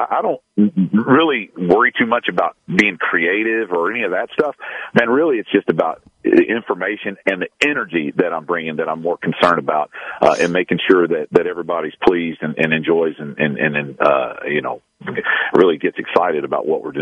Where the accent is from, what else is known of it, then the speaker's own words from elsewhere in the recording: Owensboro, Kentucky, United States; down at Kentucky Wesleyan where I grew up in Owensboro.